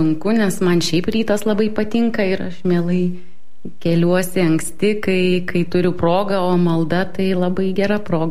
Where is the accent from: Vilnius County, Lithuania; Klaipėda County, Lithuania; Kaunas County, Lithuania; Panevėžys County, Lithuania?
Vilnius County, Lithuania; Vilnius; Tai aš Vilnietė, tai niekur neišvažiavau studijuoti ir studentė būdavo, negyvenau bendrabutį, o gyvenau pas mamą.